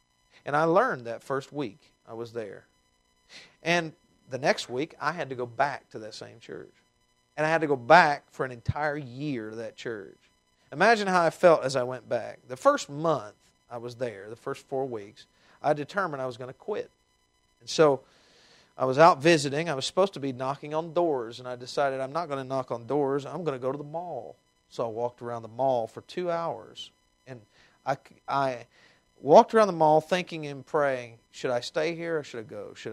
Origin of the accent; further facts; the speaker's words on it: Tennessee, United States; accent: twang; as you can tell with my accent, it's much more fancy than it used to be, but I have a bit of a twang. And so I left the Bible Belt of East Tennessee